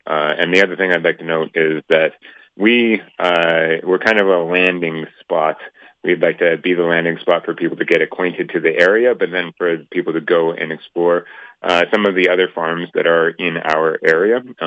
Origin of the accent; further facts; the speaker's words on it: Calgary, Alberta, Canada; now in Trochu, Canada; I was once from Calgary. I moved to Trochu, a small town, so that I could learn to be closer to my food.